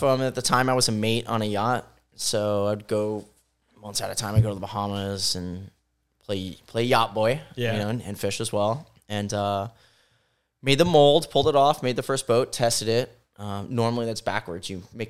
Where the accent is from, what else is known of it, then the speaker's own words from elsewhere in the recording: Miami, Florida, United States; I grew up down here in Miami, Biscayne Bay. Actually still live a couple blocks from it.